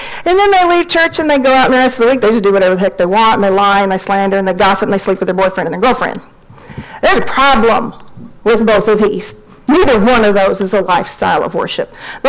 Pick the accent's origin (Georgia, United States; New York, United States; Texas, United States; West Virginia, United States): Texas, United States; I'm a Texan. I belong here. I don't like the cold.